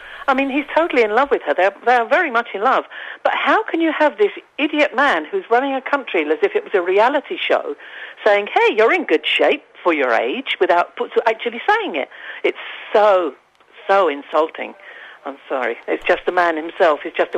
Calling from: Balearic Islands, Spain; Good morning. … from Mallorca.

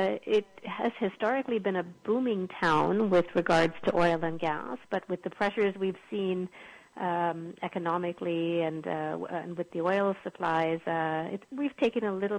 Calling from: Calgary, Alberta, Canada; Calgary, in Canada.

